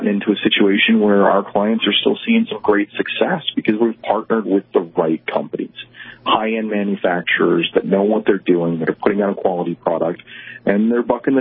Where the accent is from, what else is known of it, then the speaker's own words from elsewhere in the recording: New York, United States; I grew up in New York, and shooting was just not a part of my life.